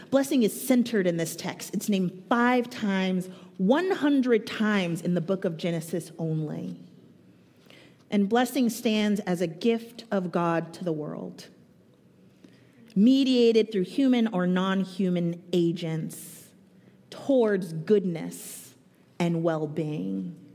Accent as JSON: {"language": "English", "town": "Richmond", "region": "California", "country": "United States", "tie": "born or raised there", "also_born_or_lived": "Berkeley / Oakland", "said": "I am an East Bay born, bred, never ever left. I was born in Berkeley. I was raised in Richmond. I went to high school in Berkeley. I went to college in Oakland. I live in Oakland right now."}